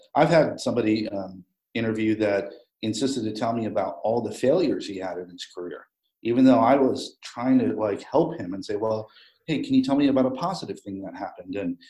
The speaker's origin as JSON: {"language": "English", "town": "Los Angeles", "region": "California", "country": "United States", "said": "And I said, well, I'm from Los Angeles."}